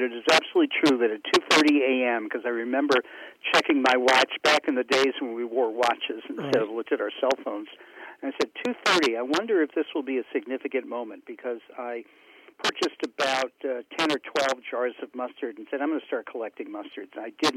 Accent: New England, United States; my beloved Red Sox, I'm from New England, so of course I'm a Red Sox fan.

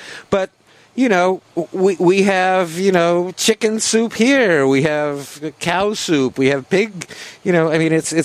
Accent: Manhattan, New York, United States; I grew up in Manhattan. I went to PS 152 Manhattan, you know, in Upper Manhattan.

